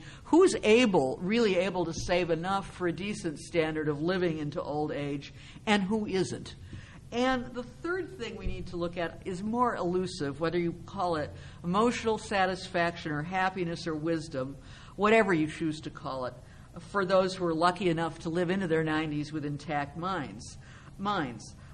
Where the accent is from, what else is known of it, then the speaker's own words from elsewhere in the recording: Michigan, United States; my mom organized a reading for me at a bookstore in my hometown in Michigan.